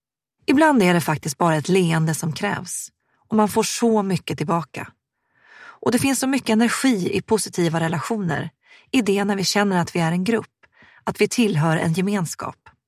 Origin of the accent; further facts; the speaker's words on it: Gävle, Gävleborg County, Sweden; Jag kommer ursprungligen från Gävle. Jag hade en trygg uppväxt, bodde i ett privilegierat område och hade många kompisar.